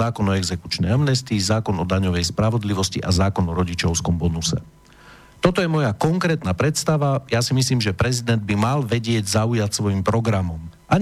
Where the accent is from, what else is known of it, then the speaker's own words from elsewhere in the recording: Prievidza, Trenčín Region, Slovakia; also born or lived in Bojnice; narodil som sa v Bojniciach, pochádzam z Prievidze, kde som vyrastal.